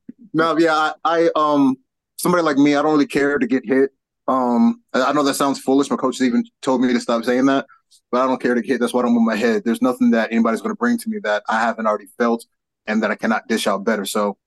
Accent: Gwinnett, Georgia, United States; I love Gwinnett, man. Gwinnett's raised me. I've been out here for 23 years.

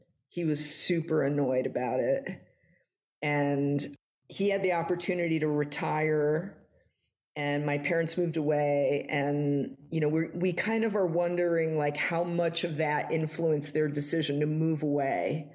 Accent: Connecticut, United States; And me and my siblings decided that we were going to gather in Connecticut in our hometown.

